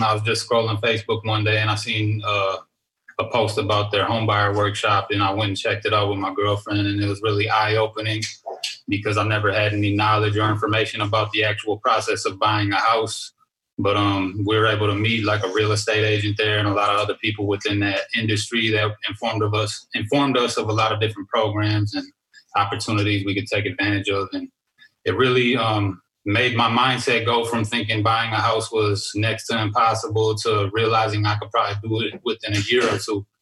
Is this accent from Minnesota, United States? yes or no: yes; Minneapolis, Minnesota, United States; I was born and raised in Minneapolis, South Minneapolis. And I'm a hip-hop artist, as you said. … But, yeah, born and raised in the Twin Cities here. I'm Ojibwe.